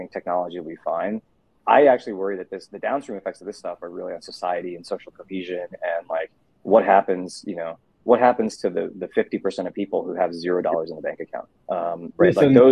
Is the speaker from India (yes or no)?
no; Kentucky, United States; also born or lived in Ohio; I grew up in Kentucky and Ohio in the middle of the country.